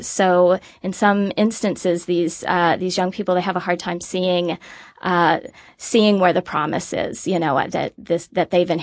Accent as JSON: {"language": "English", "town": "Blue Ash", "region": "Ohio", "country": "United States", "tie": "born or raised there", "moved": "yes", "lives_now": "Washington, D.C., United States", "said": "I am. I grew up in Blue Ash, graduated from Sycamore High School, and have been out in D.C. about 20 years now, but I still love coming home."}